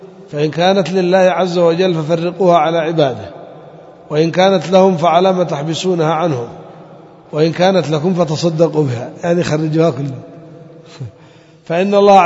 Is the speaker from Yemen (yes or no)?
yes; Yemen; وبالذات عندنا في اليمن بعضهم يعرف يأكل قات